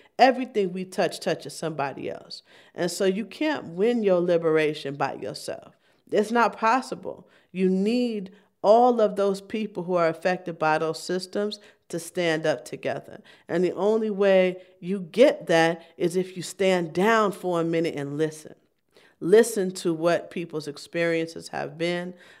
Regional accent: United States; I was the only one who couldn't understand anything that was going on because I was from the United States.

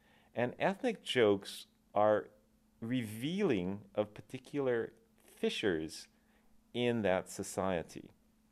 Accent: Aiea, Hawaii, United States; I grew up in Aiea Plantation, and the camp that I grew up in was largely Japanese, but also some Chinese and Portuguese.

